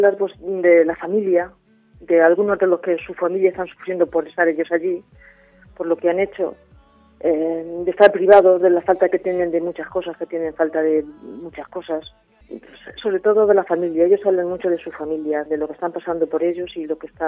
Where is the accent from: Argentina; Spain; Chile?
Spain; Herencia, Castilla-La Mancha; Pues de Herencia.